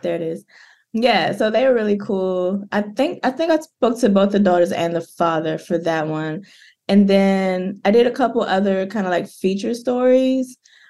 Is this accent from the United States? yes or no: yes; Washington, District of Columbia, United States; I'm a DC native. I grew up in River Terrace in Ward 7 off like Benin Road, Minnesota Avenue.